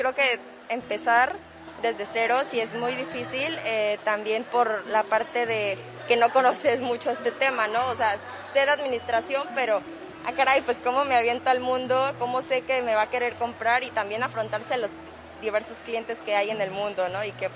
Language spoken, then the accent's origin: Spanish; Puerto Vallarta, Jalisco, Mexico; born there; nací en Puerto Vallarta